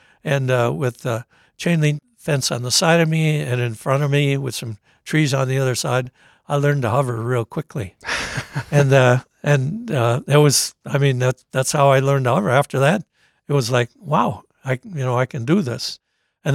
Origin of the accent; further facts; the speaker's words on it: Oshkosh, Wisconsin, United States; I grew up here in Oshkosh, and after high school, I wasn't college material at all.